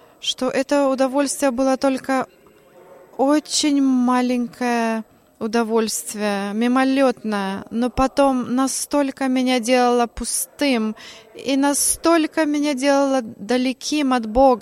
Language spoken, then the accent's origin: Russian; Bucharest, Romania; born there; Russian is a second language; Я родился в Бухаресте, в христианской семье.